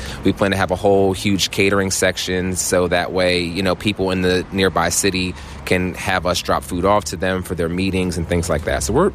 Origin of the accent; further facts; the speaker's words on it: Cape May, New Jersey, United States; So I'm from Cape May, New Jersey. So we do a lot of events in South Jersey.